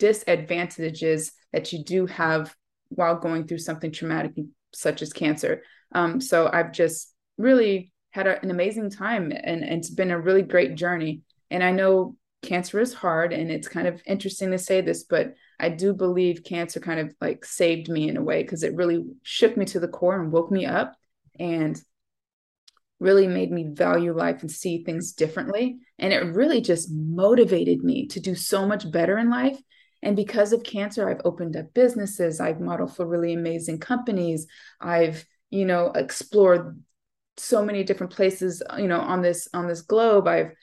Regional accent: United States; I am from the United States.

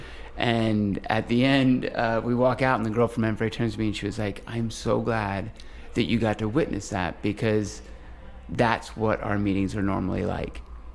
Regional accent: Georgia, United States; I met with a Georgia congressman, and I'm from Georgia

